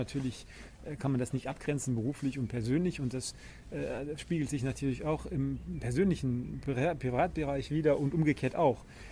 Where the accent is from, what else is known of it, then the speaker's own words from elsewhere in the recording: Luxembourg; in Luxemburg, ich bin Luxemburger, sind wir auch so ein bisschen so kulturell, so mischvoll.